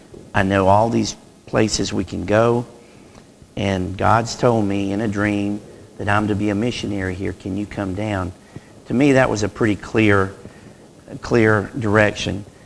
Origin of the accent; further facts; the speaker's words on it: Wedowee, Alabama, United States; from Wedowee, Alabama, and just passing through